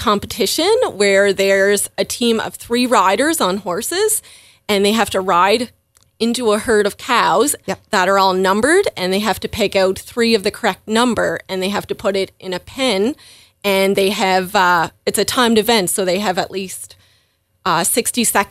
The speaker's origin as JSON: {"language": "English", "town": "Alexandra", "region": "Prince Edward Island", "country": "Canada", "tie": "born or raised there", "said": "I grew up in Alexandra in PEI on a family farm, and I currently reside in South Panette, and we have a little horse farm there that we bought last year."}